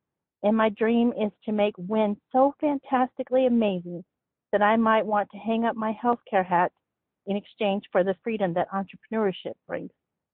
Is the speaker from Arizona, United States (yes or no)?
yes; Arizona, United States; also born or lived in Hawaii / Colorado / California / Oklahoma; Well, I consider myself an Arizona native. I grew up in Arizona since the age of 3, but I've lived in Hawaii, Colorado, California, Oklahoma, Ohio, Nevada. But you know what? For me, there's just no place like home.